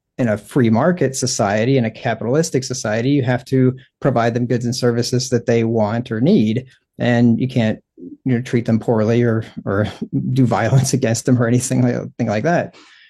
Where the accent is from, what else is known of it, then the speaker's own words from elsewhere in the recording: Pennsylvania, United States; also born or lived in Cincinnati, United States / Minnesota, United States; And I grew up in Pennsylvania. I spent some time in Cincinnati in a church there where I was trained and ordained for the ministry.